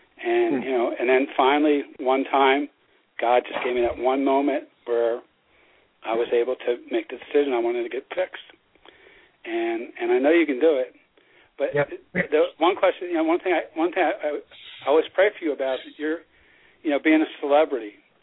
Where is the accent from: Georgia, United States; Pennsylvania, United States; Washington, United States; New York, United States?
Pennsylvania, United States; Philadelphia; I'm from Philly. I'm actually from right where Rocky comes from. Except he comes from New Jersey, but yeah. I'm right in Philly, Kensington.